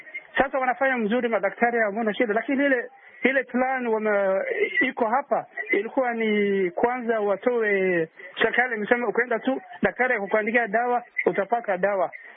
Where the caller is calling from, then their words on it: Garissa, Garissa County, Kenya; mimi nimetoka kutoka Garissa, Kenya.